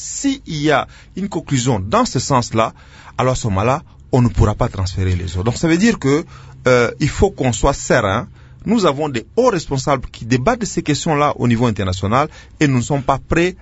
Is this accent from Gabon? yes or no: yes; Gabon; Moi, je viens du Gabon